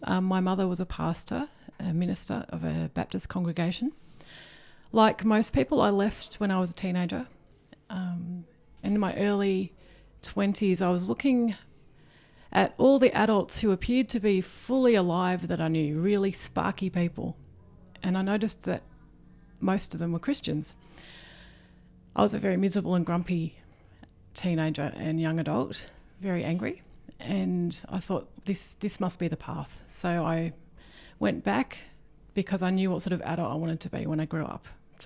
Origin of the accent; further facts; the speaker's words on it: Melbourne, Victoria, Australia; now in Warrnambool, Australia; So I come from Brunswick and Coburg, that sort of area in Melbourne.